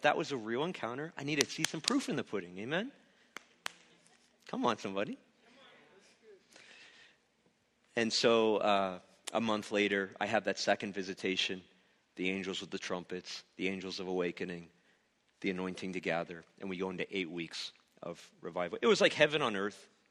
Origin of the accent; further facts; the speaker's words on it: the South, United States; I'm from the South, so you have to, it's obligatory to listen to country music.